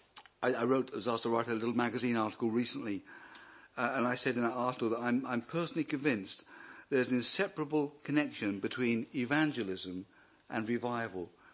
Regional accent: Wales, United Kingdom; I'm the Welsh, I'm the Welsh. But a proud Brit

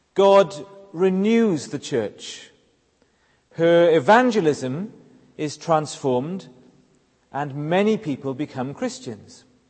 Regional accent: Wales, United Kingdom; Growing up in South Wales, we were nurtured on talk of revivals.

